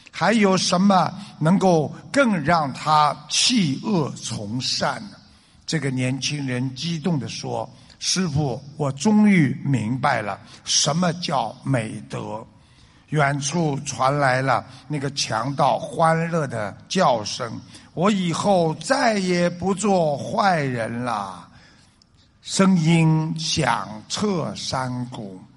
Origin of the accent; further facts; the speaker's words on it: China; 我们中国人讲冷静冷静